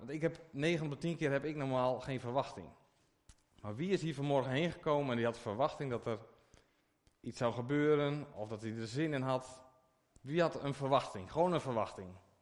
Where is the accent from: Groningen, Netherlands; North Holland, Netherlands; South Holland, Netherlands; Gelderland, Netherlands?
Groningen, Netherlands; Sebaldeburen; Ik kom uit Sebaldeburen. Is iedereen wel bekend denk ik. Je kunt een beetje vergelijken met Amsterdam, Groningen en Dracht. Heel klein plaatje, 700 mensen.